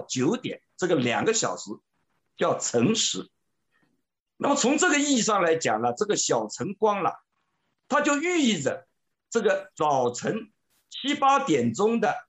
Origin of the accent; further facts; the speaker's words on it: Suzhou, Jiangsu, China; 这个三个字啊，实际上在我们苏州的方言里边它就等于小时候啊，